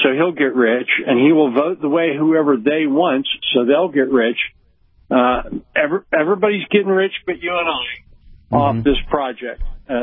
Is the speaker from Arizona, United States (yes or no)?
no; Pennsylvania, United States; But I'm from Pennsylvania, where they told me to swallow hard and choose the lesser of two evils.